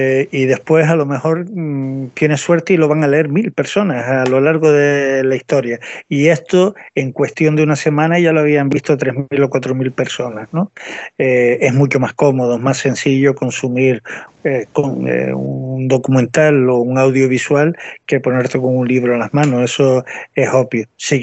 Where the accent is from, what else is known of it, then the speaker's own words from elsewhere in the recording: Arucas, Canary Islands, Spain; en mi pueblo, en Arucas, en Gran Canaria, el pueblo de donde soy originario.